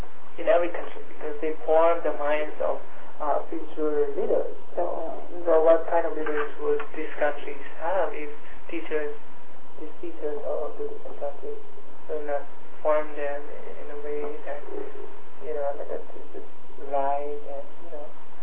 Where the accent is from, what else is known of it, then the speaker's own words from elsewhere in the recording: Philippines; But there are also things that, I mean, as a Filipino, I mean, even though I see a lot of good things here